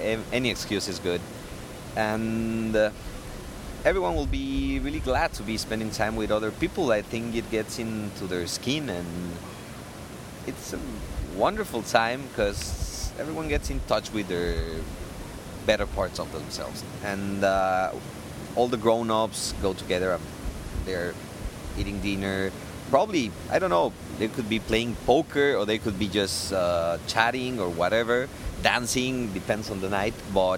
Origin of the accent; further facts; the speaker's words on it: Mexico City, Mexico; English is a second language; I'm from Mexico City. I'm studying here filmmaking at the Academy of Art. I've been here for only 4 months, and I'm loving the city.